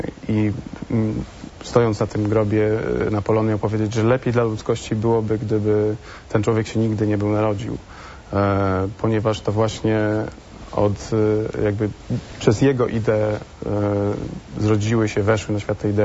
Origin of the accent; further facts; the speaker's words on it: Lourdes, Occitanie, France; ponieważ sam pochodzę z Lourdes. Jestem szczególnie przywiązany do tego miejsca.